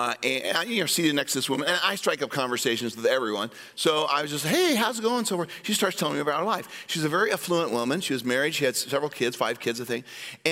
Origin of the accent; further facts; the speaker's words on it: Des Moines, Iowa, United States; Well, I'm a pastor from Des Moines, Iowa, you know, whatever.